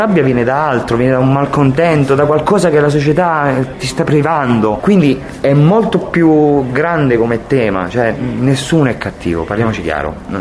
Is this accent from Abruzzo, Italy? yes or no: yes; Pescara, Abruzzo, Italy; E io sono di Pescara